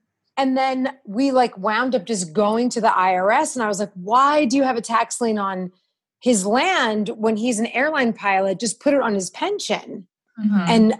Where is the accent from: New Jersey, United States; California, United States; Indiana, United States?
New Jersey, United States; also born or lived in Manhattan; coming from New York, and I'm from, I grew up in New Jersey. I lived in Manhattan for like 20 years.